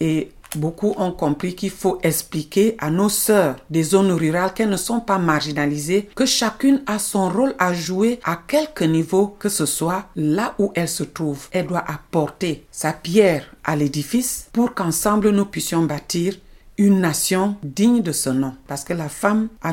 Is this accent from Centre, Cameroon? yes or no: yes; Centre, Cameroon; je suis originaire du Mbam et Inubu, parce que notre département était très grand, il a été éclaté en deux.